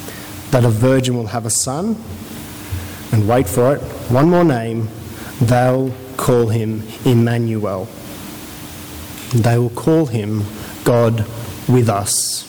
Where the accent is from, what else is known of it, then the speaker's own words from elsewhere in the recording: Bankstown, New South Wales, Australia; born there; I wasn't born in Britain. I was born in Bankstown.